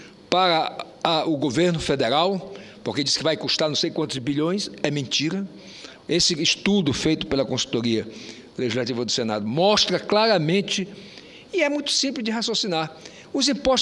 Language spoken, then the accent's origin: Portuguese; Amazon, Brazil; Mas eu me preocupo muito mais como amazônida.